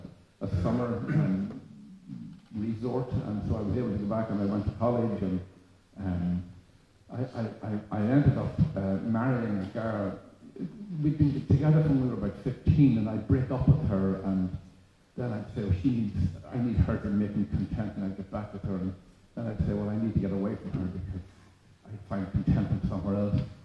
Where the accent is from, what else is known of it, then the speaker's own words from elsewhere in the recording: Belfast, Northern Ireland, United Kingdom; I grew up in Belfast, or outside Belfast. I was a middle child.